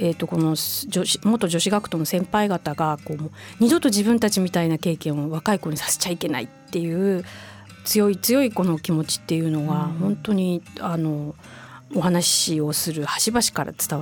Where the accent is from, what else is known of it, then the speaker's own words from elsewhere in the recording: Hiroshima, Japan; 私広島の出身なんですけど